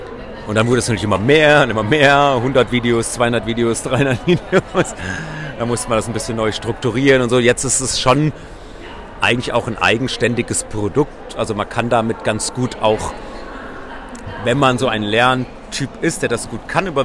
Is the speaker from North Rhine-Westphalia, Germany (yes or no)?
no; Hesse, Germany; ich komme aus der Rhön, da bei Fulda, ist schon ein bisschen bergig so, die Rhön, ne?